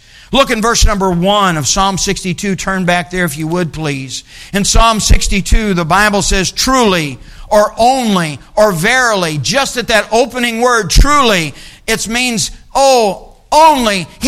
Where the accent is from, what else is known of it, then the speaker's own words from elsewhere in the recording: Missouri, United States; Well, I'm from Missouri. And I drove 2 years illegal getting my mama and my brother and sister to church.